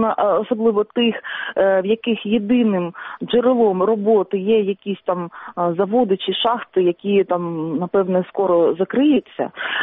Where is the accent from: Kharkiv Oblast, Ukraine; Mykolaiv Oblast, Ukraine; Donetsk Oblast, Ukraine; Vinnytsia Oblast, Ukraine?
Donetsk Oblast, Ukraine; Я з Донеччини, тому я бачила, у що перетворюються колишні шахтарські поселення після того, як закривалися шахти.